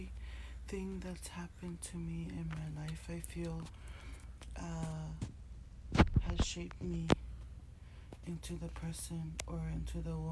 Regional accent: Hawaii, United States; born there; I was born in Hawaii

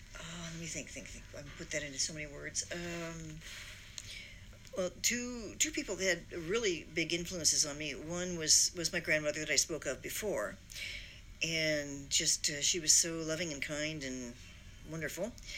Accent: Pasadena, California, United States; born there; Okay, I was born in Pasadena, California. And we spent a lot of time in Pasadena and Alhambra around there because of family.

